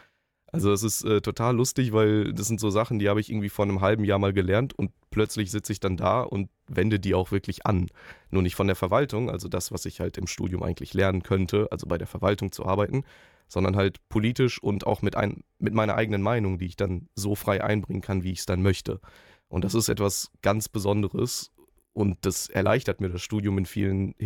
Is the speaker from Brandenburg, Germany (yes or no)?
no; Unna, North Rhine-Westphalia, Germany; born there; Ich persönlich zum Beispiel komme aus der Nordstadt, beziehungsweise gebürtig bin ich aus Unna. Ich wohne jetzt in der Nordstadt